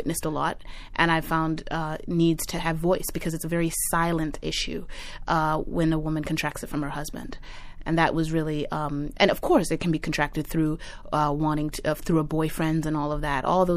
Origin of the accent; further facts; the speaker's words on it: Zimbabwe; I was indeed. I grew up there through the 80s and the 90s